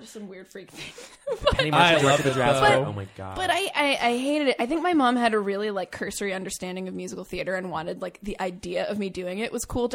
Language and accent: English; New Hampshire, United States; I think I grew up in New Hampshire in a very just like a house with white walls and parents who were very practical.